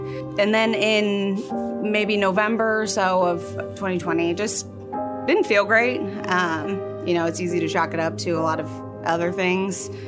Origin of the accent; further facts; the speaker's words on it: West Branch, Iowa, United States; now in Polk City, United States; Growing up, I grew up in West Branch, which is eastern Iowa, just east of Iowa City.